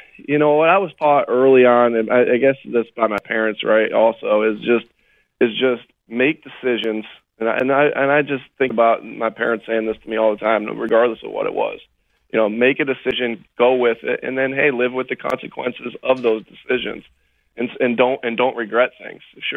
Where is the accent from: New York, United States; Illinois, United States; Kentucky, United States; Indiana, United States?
New York, United States; Jamestown; And shoot, I grew up in the Jamestown, New York area, Buffalo area